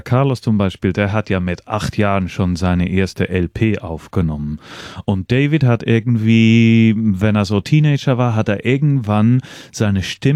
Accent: Switzerland; weil ich als Schweizer, ich hatte schon ein bisschen in Europa rumgereist

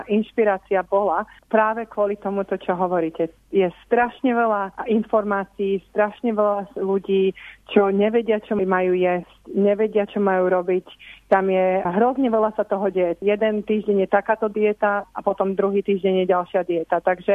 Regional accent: Bratislava, Bratislava Region, Slovakia; moved away as an adult; now in Australia; Ja som vyrastala v Bratislave, na Slovensku v Bratislave. Bola som tam do 18 rokov

